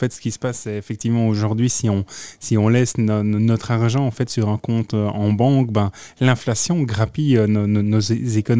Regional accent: Namur, Wallonia, Belgium; Alors d'où je viens, donc je suis belge d'origine, même namurois, je viens de Namur.

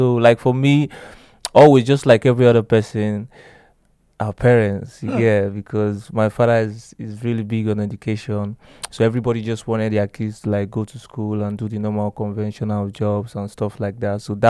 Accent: Port Harcourt, Rivers, Nigeria; we actually come from the same hood in Port Harcourt. It's called Ajib Estates. I was born and brought up in Route 4.

